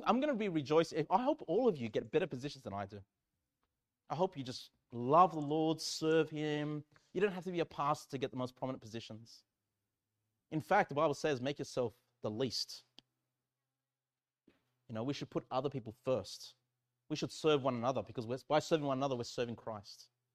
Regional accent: Australia; ethnically, I'm a Chilean, South American. But I'm really Australian. Like, I think of myself as Aussie. As Aussie as it gets.

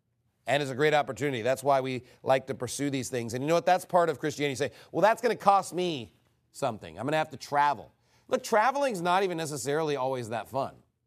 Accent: United States; Some foreign countries would probably give us more respect because we're Americans.

